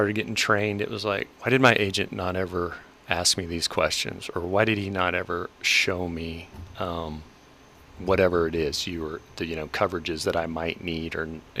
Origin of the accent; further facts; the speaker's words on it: Parsons, United States; I grew up in the area. I grew up in Parsons, actually, born and raised there.